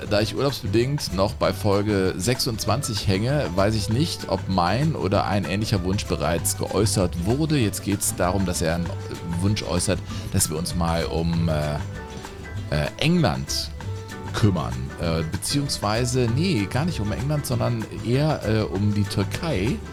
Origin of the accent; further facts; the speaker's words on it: Germany; man wurde ja wirklich ein bisschen ausgelacht als Deutscher.